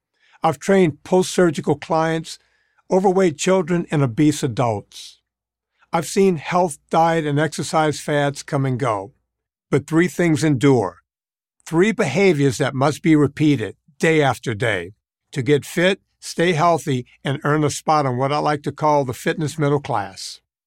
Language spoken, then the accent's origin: English; Louisiana, United States; Growing up in Louisiana, I was outside in the sun for hours a day, every day.